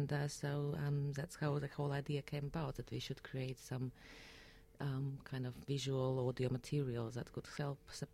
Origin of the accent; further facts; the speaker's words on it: Russia; English is a second language; I grew up in Soviet Union